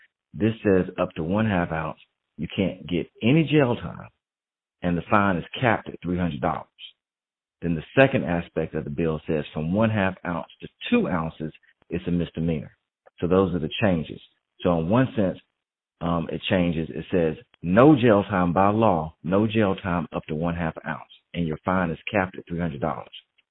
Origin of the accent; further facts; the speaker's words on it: Augusta, Georgia, United States; I was from Augusta. I went to South Carolina State University and then got my law degree from North Carolina Central.